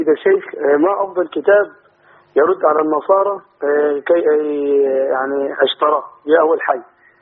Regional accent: Egypt; في بلدنا مصر

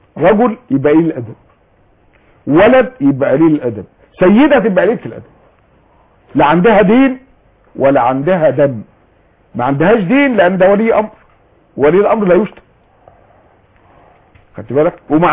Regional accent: Kafr El Sheikh Governorate, Egypt; بعض المحافظات زي عندنا في كفر الشيخ

